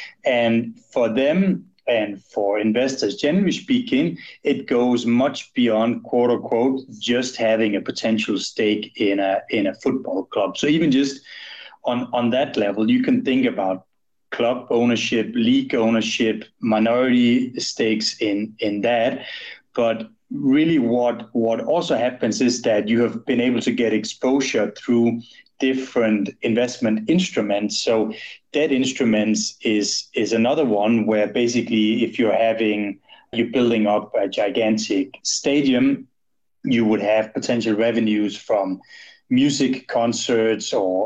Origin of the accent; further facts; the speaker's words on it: Denmark; now in Switzerland; I'm from Denmark, so my heart definitely lies with Denmark, and I'd cheer for them in any event. But since I've been living in Switzerland for the last 20 years, I've become Swiss in the meantime